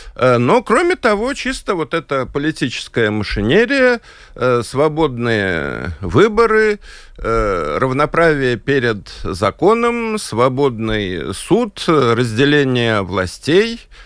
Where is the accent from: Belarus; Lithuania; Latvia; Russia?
Latvia; Riga; Родом я из Риги. Предки, там сложная семейная история, одна русская линия, другая русско-литовская